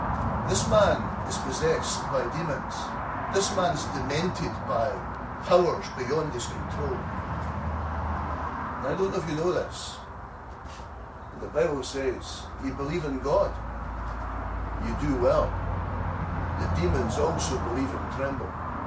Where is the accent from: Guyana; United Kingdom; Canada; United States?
United Kingdom; Scotland; Yeah, sure. I'm Scottish.